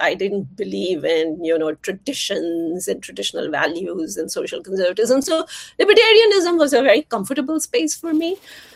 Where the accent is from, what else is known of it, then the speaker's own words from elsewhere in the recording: India; I grew up in India, which was a socialist country, and socialism wasn't working in India.